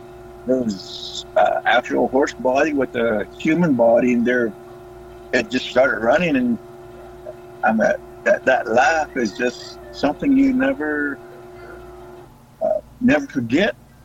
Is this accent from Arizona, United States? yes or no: yes; Bylas, Arizona, United States; I'm from the St. Carlos Apache Reservation out here in Arizona, and I grew up here.